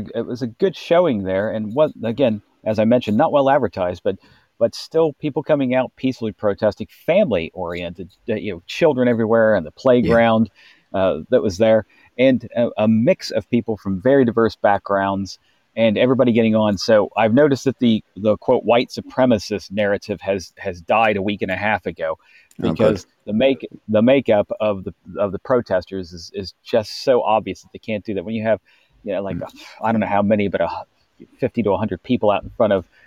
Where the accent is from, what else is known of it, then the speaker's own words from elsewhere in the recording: United States; because they know I'm from America.